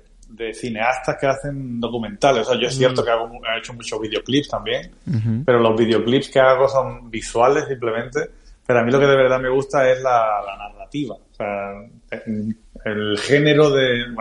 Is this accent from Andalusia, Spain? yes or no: yes; Algeciras, Andalusia, Spain; como yo soy de Algeciras, de Cádiz, siempre ha sido un mito muy cercano a mí.